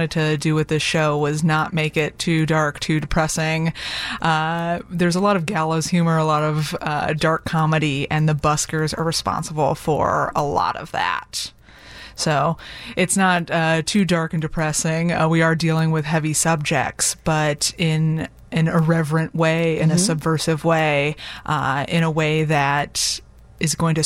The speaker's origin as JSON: {"language": "English", "town": "Libertyville", "region": "Illinois", "country": "United States", "said": "I'm from Libertyville."}